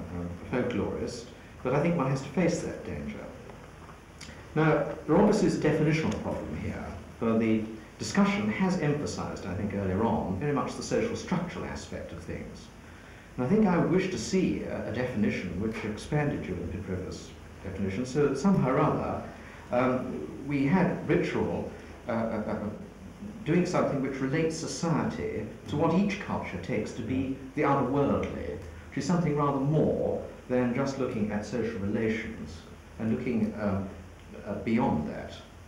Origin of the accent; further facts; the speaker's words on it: England, United Kingdom; all of this very much from the position of a non-continental historian, as I'm an English local historian, with a bias towards looking at pre-Reformation and pre-Renaissance England.